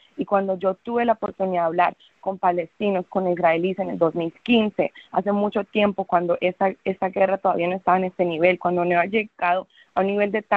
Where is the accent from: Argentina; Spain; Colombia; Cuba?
Colombia; Yo vengo de Colombia, donde también hemos tenido muchas guerras, donde ha sido violencia, violencia